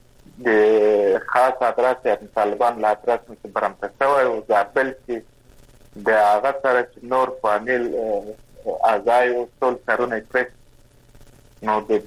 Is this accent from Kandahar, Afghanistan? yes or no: yes; Kandahar, Afghanistan; موږ د کندهار یم